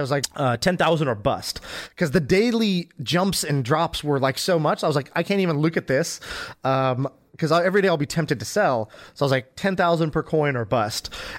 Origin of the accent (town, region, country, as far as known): United States; born or raised there